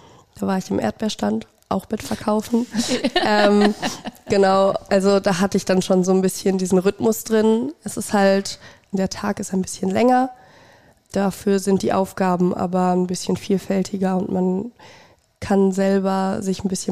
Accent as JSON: {"language": "German", "town": "Wadersloh", "region": "North Rhine-Westphalia", "country": "Germany", "said": "Ja, ich komme aus Wadersloh."}